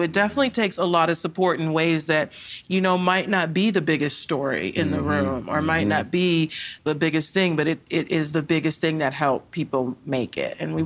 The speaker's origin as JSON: {"language": "English", "town": "Compton", "region": "California", "country": "United States", "tie": "born or raised there", "said": "We grew up in Compton, mm-hmm. but we had everything that we could have needed and more, even if they were shooting in the streets."}